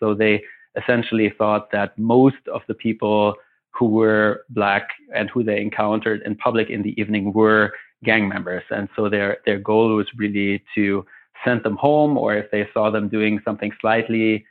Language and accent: English; Germany; English is a second language; now in United States; I'm originally from Germany.